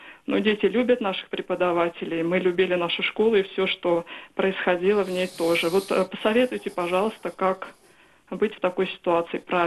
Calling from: Moscow, Russia; я из Москвы.

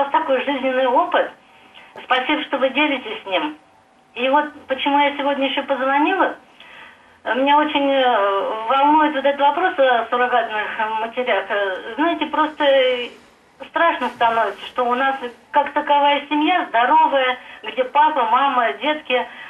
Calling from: Mikhaylovka, Volgograd Oblast, Russia; Я звоню из Михайловки, Волгоградской области

